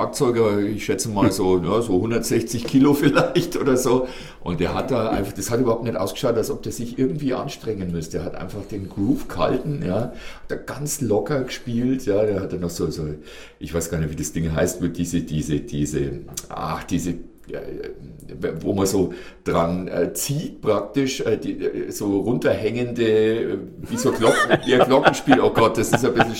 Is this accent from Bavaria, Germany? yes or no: yes; Bavaria, Germany; ich komme aus dem Norden Bayerns.